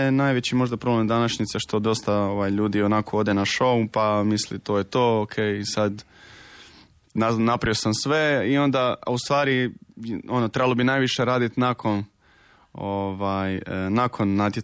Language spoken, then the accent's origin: Croatian; Trogir, Split-Dalmatia County, Croatia; pošto sam došao iz Trogira